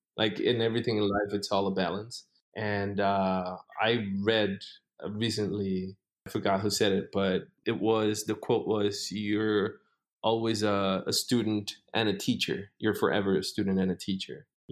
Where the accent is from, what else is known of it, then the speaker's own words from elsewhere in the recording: Puerto Rico; first language es; English is a second language; we grew up speaking Spanish.